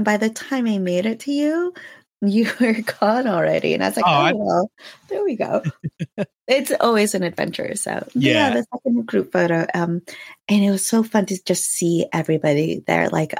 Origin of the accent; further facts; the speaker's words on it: Philippines; And being Filipina, I was just like, well, let me just mix the two together.